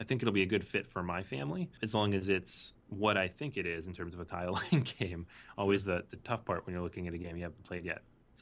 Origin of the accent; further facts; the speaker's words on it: New York, United States; A, I'm from New York, or live in New York now, but B, I always loved that theme of like early 20th century building up the city.